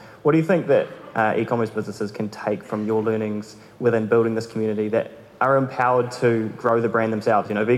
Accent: New Zealand; What's up, G? … from New Zealand.

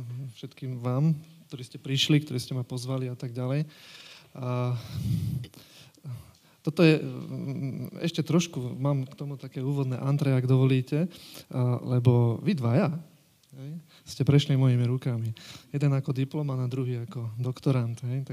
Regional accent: Žilina, Žilina Region, Slovakia; vždy všade proste o sebe hovorím, že som zo Žiliny, či ze Žiliny, ako to my hovoríme.

